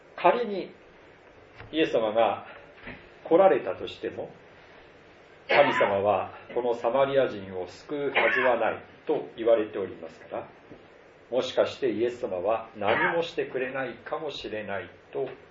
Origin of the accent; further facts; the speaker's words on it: Iwate, Japan; 私は岩手出身ですから南部藩というところにあるわけですね。